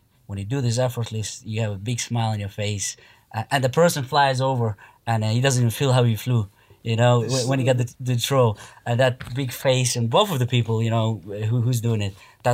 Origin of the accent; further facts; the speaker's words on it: Moldova; first language Russian; So I was born and raised in Moldova. It's a country people who don't know Moldova, it's a country between Ukraine and Romania. And it used to be in USSR.